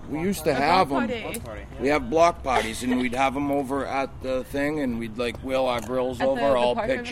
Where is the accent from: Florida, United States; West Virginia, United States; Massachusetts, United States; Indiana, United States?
Massachusetts, United States; North Attleboro; I grew up in North Attleboro. I bounced around because my parents were all messed up.